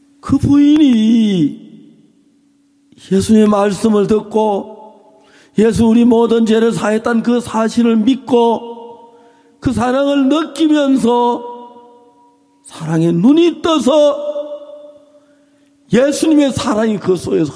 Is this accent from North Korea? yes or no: no; Japan; Korean is a second language; now in South Korea; 나는 일본에서 온 지 얼마 안 돼서 한국말도 잘 모르고요.